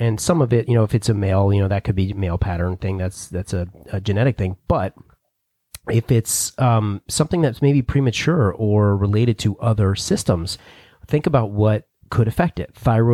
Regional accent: New Jersey, United States; And I'm from New Jersey, which, you know, hair, you know.

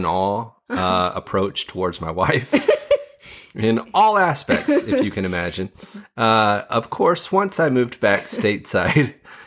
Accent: Guam; You see, I grew up on Guam, and although it's not quite the same as Fiji, we don't have Boxing Day, for example.

